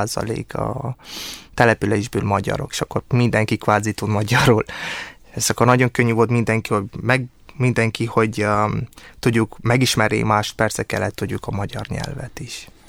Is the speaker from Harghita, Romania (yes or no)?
no; Cluj County, Romania; first language Hungarian; Az a nyelvem magyar, mert hát kicsikorom óta a szüleimmel ezt a nyelvet beszélem